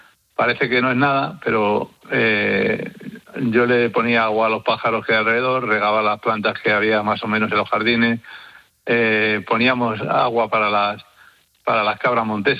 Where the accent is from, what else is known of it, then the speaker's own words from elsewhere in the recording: Madrid, Community of Madrid, Spain; yo soy de Madrid y no sabía nada de faros hace 34 años